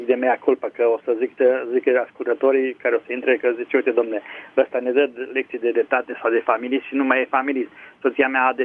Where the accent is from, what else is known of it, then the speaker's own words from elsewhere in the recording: Târgu Mureș, Mureș County, Romania; Sunt din Târgu Mureș.